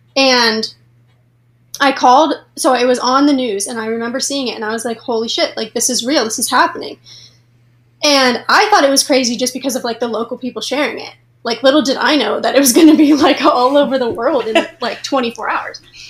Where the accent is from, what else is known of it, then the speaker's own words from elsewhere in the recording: Erie, Pennsylvania, United States; Like, I'm from Erie, Pennsylvania. Nobody gets out of here.